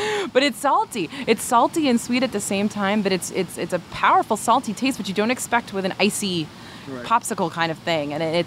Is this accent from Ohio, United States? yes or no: no; New York, United States; now in Texas, United States; Living in New York, I didn't know what queso was because I grew up in Western New York where it was just called nacho cheese.